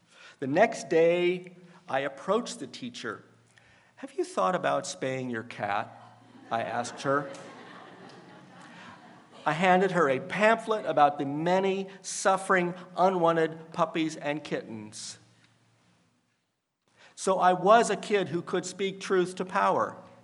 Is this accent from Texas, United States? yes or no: no; Indiana, United States; In 1975, in my high school in the middle of my home state of Indiana, I took first year Latin.